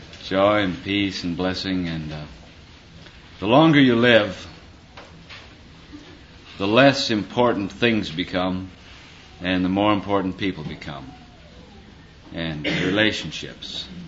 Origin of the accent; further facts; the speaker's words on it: Midwest, United States; accent: Midwestern; I appreciate your patience with me and my Midwestern accent.